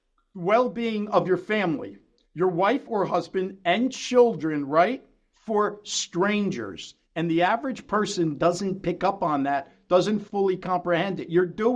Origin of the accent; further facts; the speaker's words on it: Newark, New Jersey, United States; Steve, where you and I grew up, North Newark, I grew up on First Avenue.